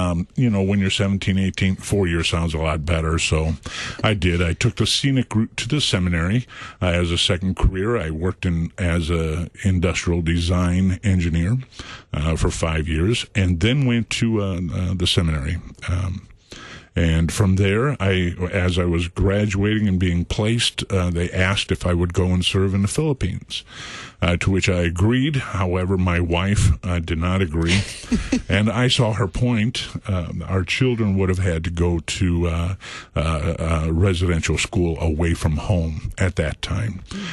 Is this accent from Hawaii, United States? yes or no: no; Concordia, Missouri, United States; was in first grade as a Sunday school student at St. Paul's Lutheran School in Concordia, Missouri, my hometown.